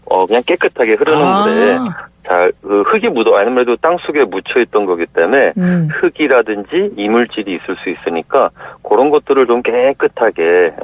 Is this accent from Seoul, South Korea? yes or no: no; Gangwon, South Korea; 저는 고향이 강원도여가지고